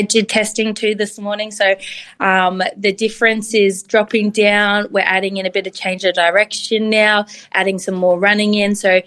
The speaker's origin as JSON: {"language": "English", "region": "Queensland", "country": "Australia", "said": "I'm a Queenslander, so I'm always going to say Queensland."}